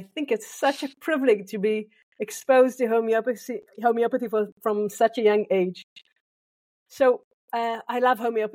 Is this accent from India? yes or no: no; Israel; I come from Israel